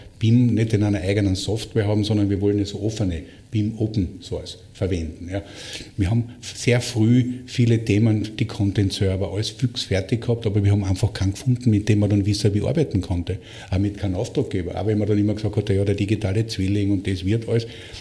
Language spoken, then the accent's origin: German; Austria; Bei uns in Österreich